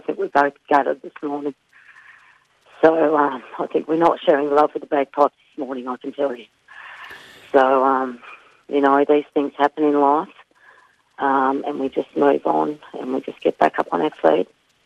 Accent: Australia; well, apparently we're not as Australian as we bloody come

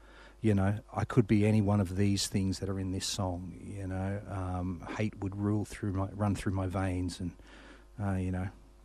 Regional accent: Belfast, Northern Ireland, United Kingdom; I'm Irish, so, you know, it's I was born in Northern Ireland. I'm from Belfast originally

